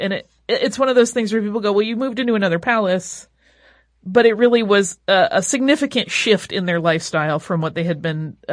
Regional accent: Montpelier, Idaho, United States; I grew up in Montpelier, Idaho. We not only have a plaque in front of the bank he robbed, the bank is now a museum commemorating that robbery.

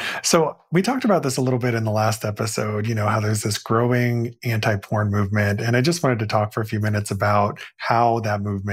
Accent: Indiana, United States; So case in point, in my home state of Indiana, there was a law that was just passed this year

